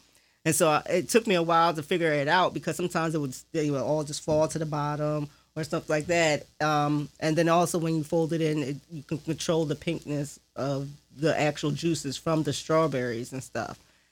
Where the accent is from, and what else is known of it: Philadelphia, Pennsylvania, United States; born there